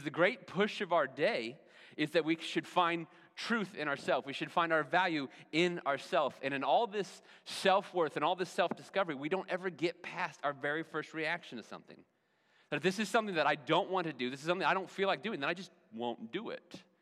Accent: Cloverdale, Indiana, United States; I grew up in Cloverdale, Indiana, and so I have a lot of memories at Lieber State Recreation Area.

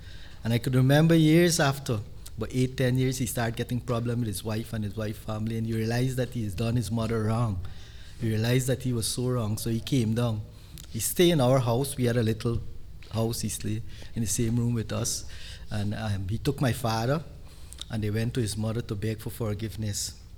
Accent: Guyana; I'm from Guyana, in South America. I was born there

